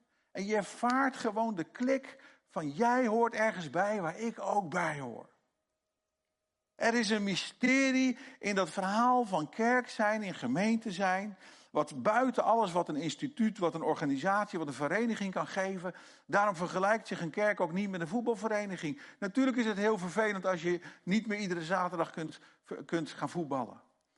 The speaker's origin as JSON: {"language": "Dutch", "country": "Netherlands", "said": "Als iemand maar in een zin zegt, je moet iets, dan denken wij als Nederlanders, ik moet helemaal niks."}